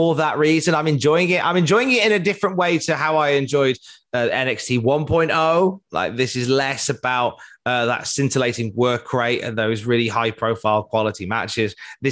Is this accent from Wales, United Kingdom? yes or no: yes; Cardiff, Wales, United Kingdom; All right, Governor, I'm from Cardiff.